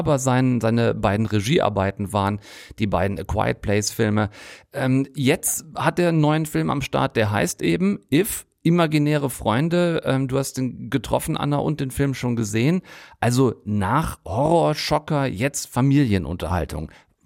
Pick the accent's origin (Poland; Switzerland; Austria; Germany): Germany; North Rhine-Westphalia; große Teile meiner Kindheit und Jugend am Theater verbracht